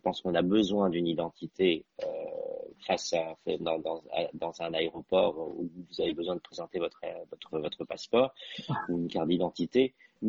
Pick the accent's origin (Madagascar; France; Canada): Madagascar; born there; Ça reste ma terre natale et c'est un territoire, effectivement, un territoire et j'ai beaucoup d'attachements avec ce territoire.